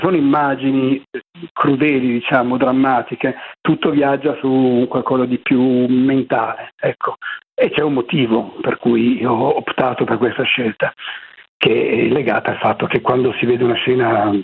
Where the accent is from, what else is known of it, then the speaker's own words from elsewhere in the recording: Milan, Lombardy, Italy; Io sono di Milano, per cui guarda.